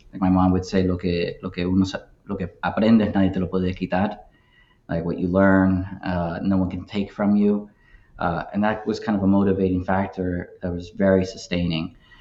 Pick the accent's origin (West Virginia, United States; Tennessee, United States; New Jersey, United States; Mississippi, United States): New Jersey, United States; So working class Cuban immigrant parents, literally born and raised in Hudson County. Literally the first time I think I left, it was for college.